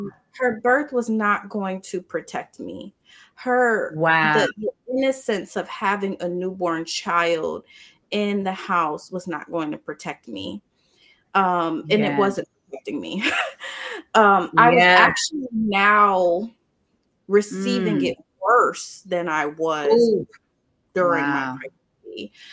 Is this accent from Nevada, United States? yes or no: no; Ohio, United States; also born or lived in New York, United States; Because I'm from Ohio and I lived in New York, so I'm used to seeing folks know how to drive snow.